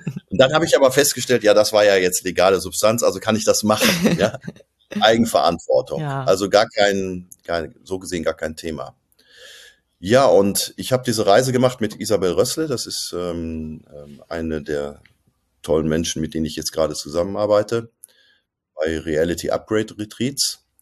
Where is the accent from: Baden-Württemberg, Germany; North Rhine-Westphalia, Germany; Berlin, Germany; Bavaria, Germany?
North Rhine-Westphalia, Germany; Cologne; ich komme aus Köln, bin hier Yogalehrer